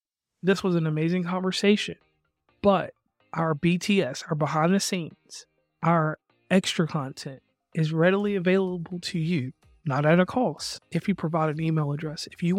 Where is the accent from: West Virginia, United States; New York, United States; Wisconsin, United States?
West Virginia, United States; I was like, hey … from West Virginia, Uncommon Place.